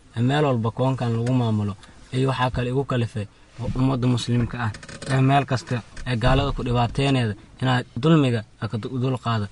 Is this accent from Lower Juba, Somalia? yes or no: yes; Kismayo, Lower Juba, Somalia; born there; waxa ka soo jeeda gobolka Mudug waxaan ku dhashay inoo magaalada Kismaayo qabiilkan ka dhashay waa qabiilka Wargeer gaar ah